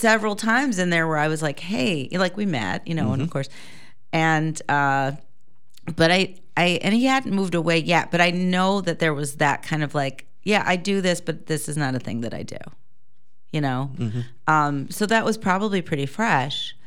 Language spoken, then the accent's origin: English; Chicago, Illinois, United States; we grew up singing in the Chicago Children's Choir